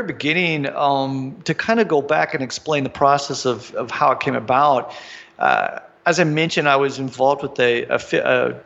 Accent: Wichita, Kansas, United States; I'm originally from Wichita, Kansas.

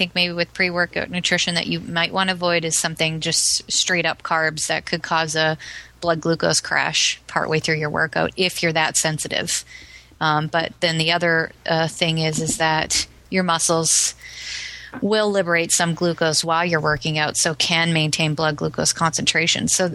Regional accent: Canada; I'm Canadian, and I grew up with canola fields all around me

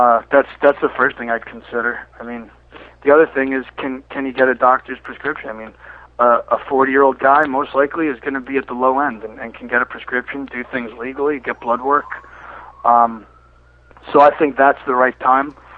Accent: New Jersey, United States; I'm from New Jersey, so I mean...

